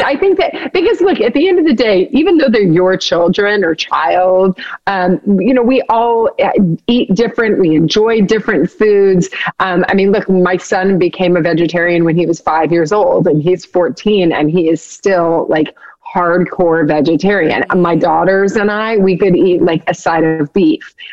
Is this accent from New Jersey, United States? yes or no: no; Kentucky, United States; I'm from Kentucky, and my grandparents were very into picking their own food and growing their own food.